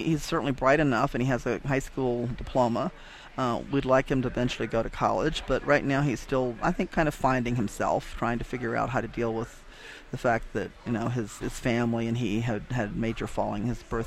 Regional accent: Mississippi, United States; Now, I'm from Mississippi, so my ears perked up

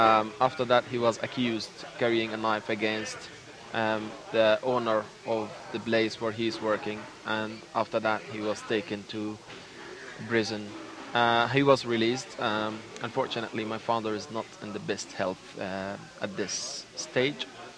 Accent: Rafah, Gaza Strip, Palestine; Well, I grew up in the Rafah refugee camp, the southern part of the Gaza Strip.

